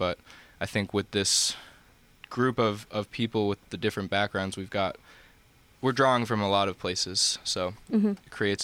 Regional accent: Hartford, Connecticut, United States; We're from Hartford, Connecticut.

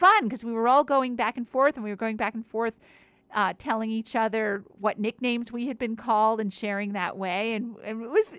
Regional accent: East Windsor, New Jersey, United States; I'm from East. It all began in East Windsor. And they data mined me for just a Connecticut girl, just a New Jersey girl in a Connecticut world.

